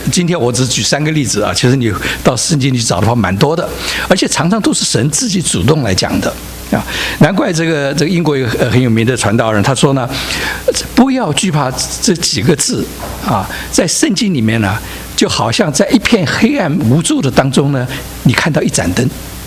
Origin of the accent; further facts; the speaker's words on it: Guangdong, China; 套一句我广东人说的话呢